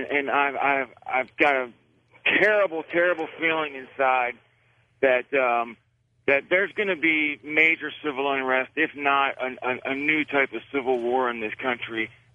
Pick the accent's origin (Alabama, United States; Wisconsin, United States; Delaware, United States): Delaware, United States; Bethany Beach; I'm from Bethany Beach, Delaware.